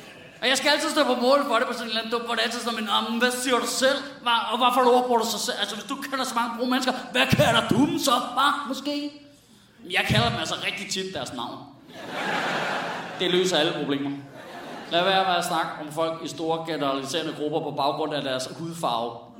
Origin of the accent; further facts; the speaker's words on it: West Jutland, Denmark; now in Copenhagen, Denmark; jeg bor på Nørrebro til daglig, og jeg er fra Vestjylland